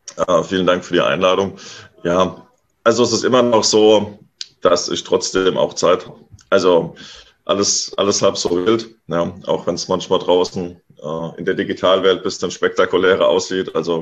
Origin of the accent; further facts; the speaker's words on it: Hesse, Germany; bin jetzt nach 10 Jahren unterwegs sein wieder hier zurück an die Hessische Bergstraße, wo ich aufgewachsen bin.